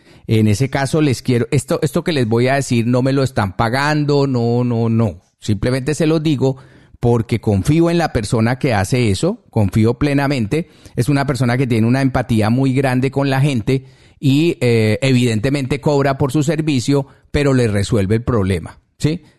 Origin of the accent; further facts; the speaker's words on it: Colombia; ambos muy interesados como colombianos en el exterior